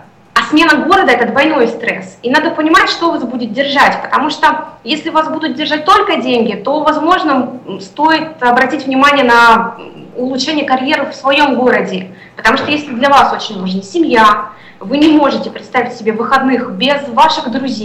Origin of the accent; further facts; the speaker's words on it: Urals, Russia; moved away as an adult; also born or lived in Saint Petersburg; now in Moscow, Russia; 4,5 года назад я переехала с Урала в Санкт-Петербург, проработала там год, и совершенно случайно для себя оказалась в Москве.